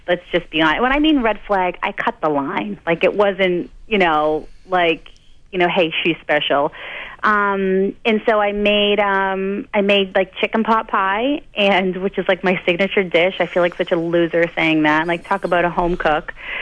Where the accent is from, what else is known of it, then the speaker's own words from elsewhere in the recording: Boston, Massachusetts, United States; I had just come off the Yankees World Series, and I'm born and raised in Boston, and the fans hated me.